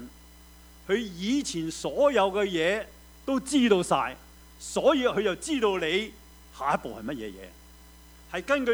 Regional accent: Guangdong, China; 去知道即是用我們廣東人講，就是去心水清

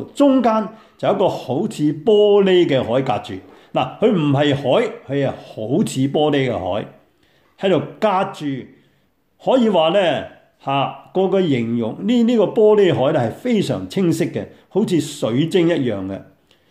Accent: China; 所以我哋中国人话一double牛力啊

